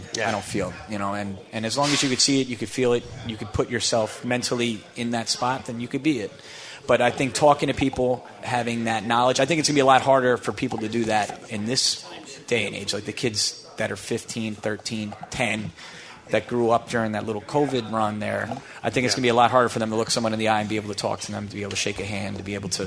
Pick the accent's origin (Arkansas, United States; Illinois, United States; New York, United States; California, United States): New York, United States; LaGrangeville; I grew up in Dutchess County. My grandparents were in Somers